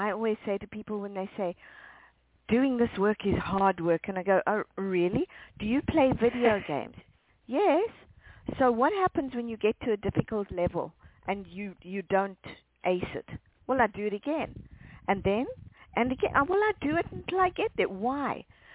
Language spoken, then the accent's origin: English; South Africa; You know, I grew up in South Africa, and there's quite a lot of game around there.